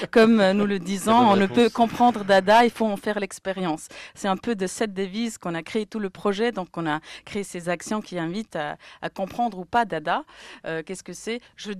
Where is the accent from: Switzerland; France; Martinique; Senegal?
Switzerland; Moi, je suis suisse